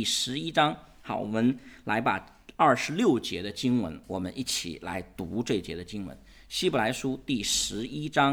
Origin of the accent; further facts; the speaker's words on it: China; 我们中国人经常有个观念